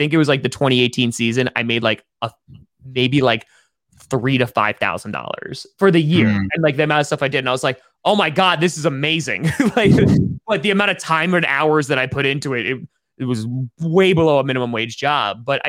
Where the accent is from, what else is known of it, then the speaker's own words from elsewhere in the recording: New York, United States; now in Wisconsin, United States; like I'm a guy from New York. I don't live in Wisconsin.